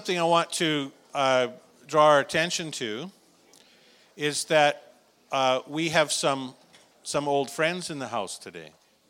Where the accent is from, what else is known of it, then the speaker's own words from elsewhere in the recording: Aldergrove, British Columbia, Canada; I grew up in Aldergrove.